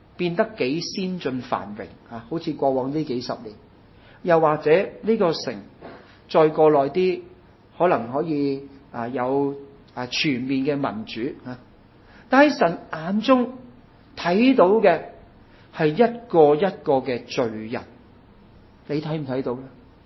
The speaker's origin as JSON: {"language": "Chinese", "country": "China", "said": "神爱世上每一个民族国家的人，神爱我们中国人，都爱日本人，都爱其他国家的人。"}